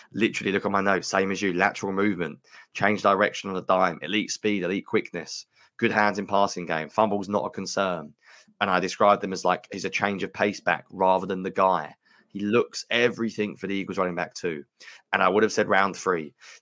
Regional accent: United Kingdom; But I'm British.

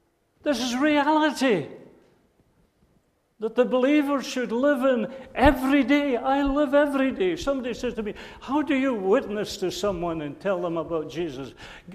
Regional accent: Scotland, United Kingdom; well, you're from Norway, I'm from Scotland. There's only a wee drop of water between us.

